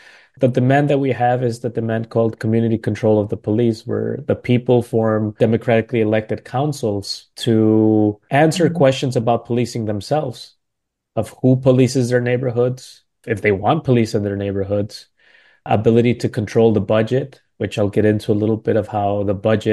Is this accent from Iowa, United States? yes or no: no; Milwaukee, Wisconsin, United States; So I'm born and raised in Milwaukee. I'm a Chicano. My parents came from Mexico shortly before I was born. And so I grew up in Milwaukee. I grew up in what is called the South Side of Milwaukee